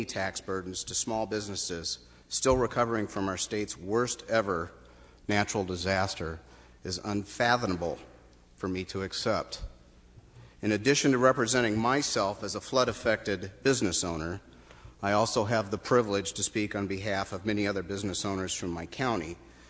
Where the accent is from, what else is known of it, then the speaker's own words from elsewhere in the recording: Cedar Rapids, Iowa, United States; I'm from Cedar Rapids.